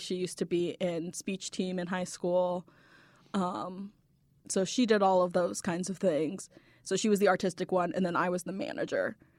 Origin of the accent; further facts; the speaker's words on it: Munster, Indiana, United States; born there; I was born in Munster, Indiana, actually on Halloween.